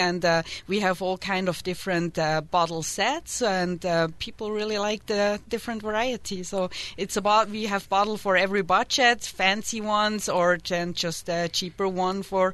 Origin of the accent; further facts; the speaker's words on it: Switzerland; English is a second language; now in United States; Yeah, well, I'm from Switzerland. It's really, really a small country, and you can reach any destination in 20 minutes.